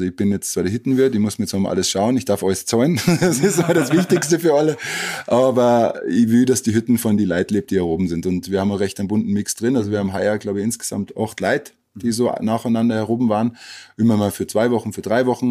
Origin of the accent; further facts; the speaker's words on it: Kassel, Hesse, Germany; moved away as an adult; now in Austria; ich bin ja aus Kassel 2004, ich war 22 Jahre alt